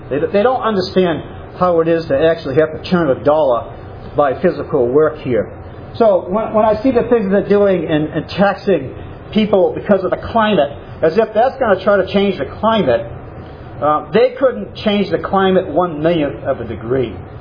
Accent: Newmarket, New Hampshire, United States; that's where I was born there, and actually born and raised in Newmarket, New Hampshire.

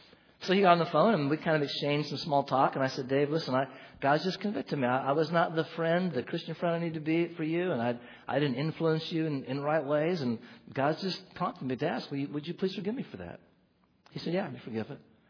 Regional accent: Oregon, United States; I grew up in Oregon.

